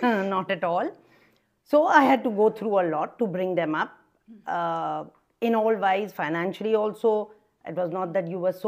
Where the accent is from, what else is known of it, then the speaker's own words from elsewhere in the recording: Kolkata, West Bengal, India; I'm from Calcutta. I played basketball there.